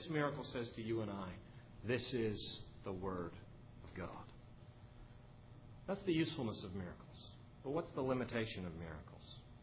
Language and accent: English; Canada; some of you know I'm a Canadian